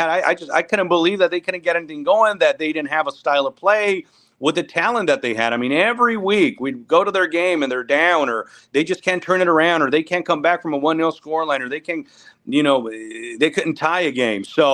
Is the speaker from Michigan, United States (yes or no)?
no; Los Angeles, California, United States; it's probably because I'm from Los Angeles